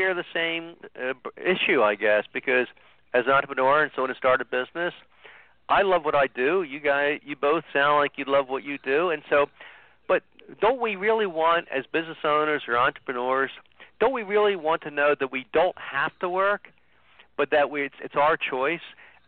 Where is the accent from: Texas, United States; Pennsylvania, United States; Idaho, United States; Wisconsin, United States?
Pennsylvania, United States; Philadelphia; now in New York, United States; I'm originally from Philadelphia, even though I live in New York now. So I'm a Philadelphia Phillies fan.